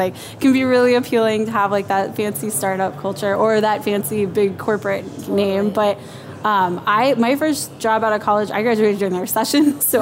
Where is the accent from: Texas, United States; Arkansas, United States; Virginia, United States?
Texas, United States; Houston; also born or lived in Austin / Madison / Copenhagen; now in Seattle, United States; I've lived kind of all over at this point. I'm originally from Texas. I was born and raised Houston. I went to school in Austin. I moved to Madison for a while, lived in Copenhagen, and then came here.